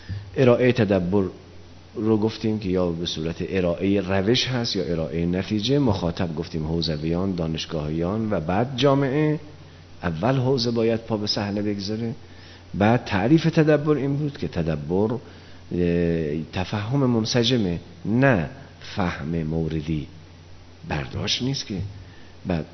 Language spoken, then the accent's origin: Persian; Mashhad, Razavi Khorasan, Iran; ما که مشهدی هستیم، منتظریم کسی از ما بپرسه که شما کجایی هستیم؟ از مشهد هست